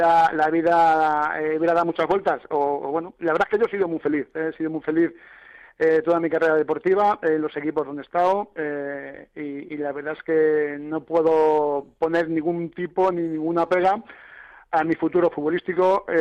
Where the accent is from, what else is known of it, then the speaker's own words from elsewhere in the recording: Medina del Campo, Castile and León, Spain; yo soy de Medina del Campo, provincia de Valladolid.